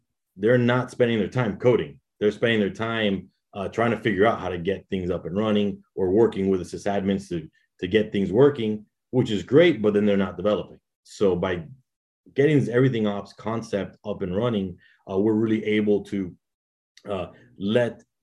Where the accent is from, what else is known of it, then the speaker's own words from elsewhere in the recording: Florida, United States; Myself, so born and raised in South Florida, I went to the University of Miami, did computer engineering there